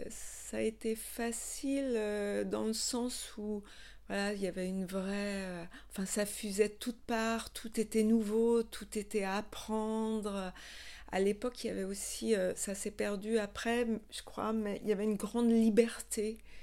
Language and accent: French; Mulhouse, Grand Est, France; Alors, moi, j'ai passé toute mon enfance à Mulhouse.